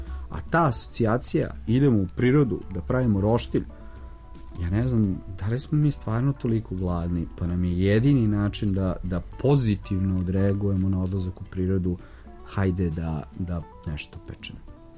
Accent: Belgrade, Serbia; born there; ja sam rođen i živim u Beogradu

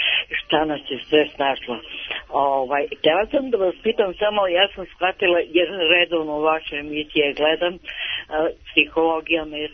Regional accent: Niš, Nišava District, Serbia; also born or lived in Belgrade / Sinj; Ne, ja sam rođena u Beogradu i živim od 57. u Nišu, otac je bio vojno lice i prekomanda je bila. Ja sam u tim prvim razredima sve beogradski pričala. E, posle si u Nišu okrenula si na niški.

